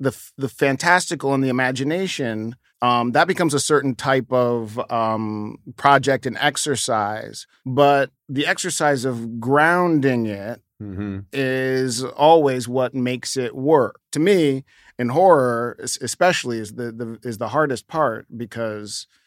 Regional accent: New York City, New York, United States; kid growing up in New York. I grew up next to a building called the Stratford Arms that was a hotel for transients

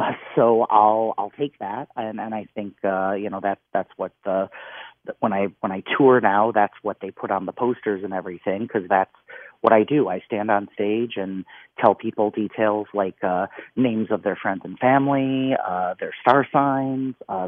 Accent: Woodstock, Illinois, United States; born there; And funny story, I was born in Woodstock, Illinois, where they filmed that movie.

